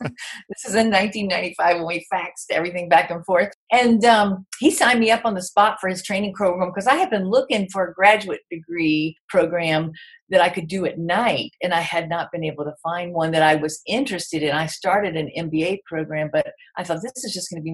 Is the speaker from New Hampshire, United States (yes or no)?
no; Mississippi, United States; And I'm really great, because I'm from Mississippi, I'm really great at getting people to tell me stuff they shouldn't tell me.